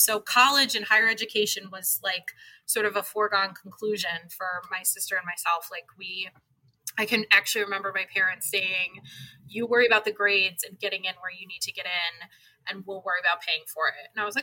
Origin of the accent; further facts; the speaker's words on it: Buffalo, New York, United States; we're from Buffalo, so we're close to Toronto